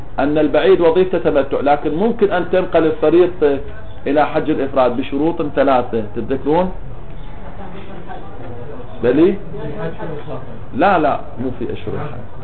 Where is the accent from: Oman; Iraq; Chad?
Iraq; التفت لي أنا بالنسبة لي من أهل العراق